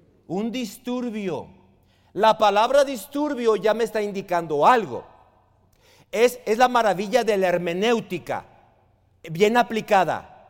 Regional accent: Chihuahua, Mexico; Es que yo, pastor, soy de Chihuahua.

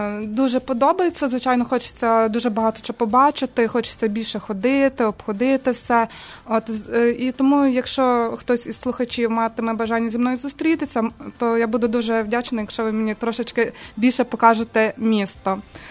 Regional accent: Kremenets, Ternopil Oblast, Ukraine; Так, я з Тернопільської області, з міста Кременець.

